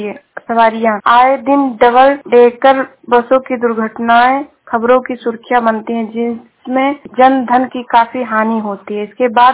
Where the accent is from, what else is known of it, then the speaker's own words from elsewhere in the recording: Uttar Pradesh, India; मैं जिला श्रावस्ती से हूँ।